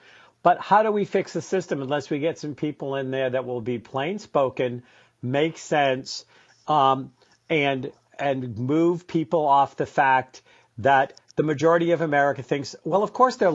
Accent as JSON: {"language": "English", "region": "New England", "country": "United States", "accent": "New England", "said": "My New England accent is showing up."}